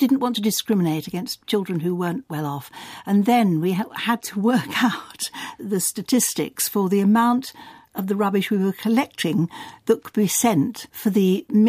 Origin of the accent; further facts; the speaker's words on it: Leicester, East Midlands, United Kingdom; when I was a child, when I was growing up in Leicester, they had a marvellous